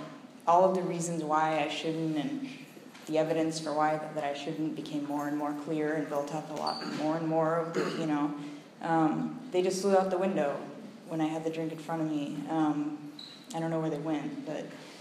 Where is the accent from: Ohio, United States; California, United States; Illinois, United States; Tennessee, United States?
California, United States; San Francisco; I'm from San Francisco, and both my parents are alcoholic